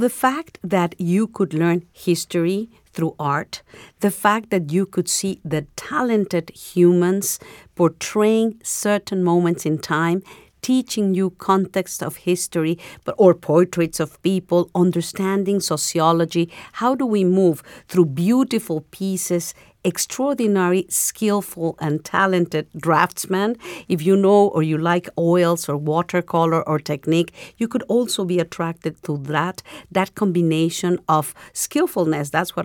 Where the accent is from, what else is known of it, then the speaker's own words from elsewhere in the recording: Mexico City, Mexico; English is a second language; also born or lived in Chicago, United States; I grew up in Mexico City, as you said. I was born in Chicago, actually, but moved very, very young at Mexico.